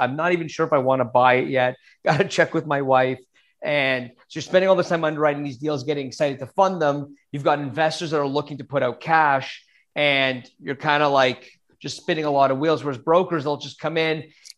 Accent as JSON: {"language": "English", "country": "Canada", "said": "we're from Canada, you guys are from the US"}